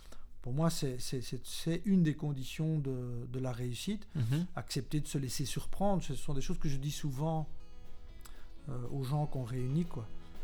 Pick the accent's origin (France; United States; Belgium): Belgium; Wallonia; la population est en train d'augmenter, même chez nous en Wallonie.